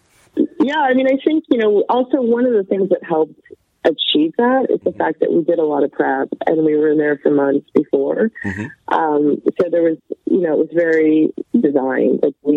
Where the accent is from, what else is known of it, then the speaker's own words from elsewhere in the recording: Canada; I grew up in Canada.